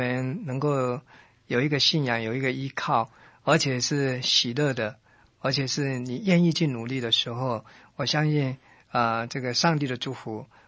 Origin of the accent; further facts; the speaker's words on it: Taipei, Taiwan; 因为我以前从小就在台北，是台北工作完了到高雄去那个公司上班，然后工作结束以后又回到台北来。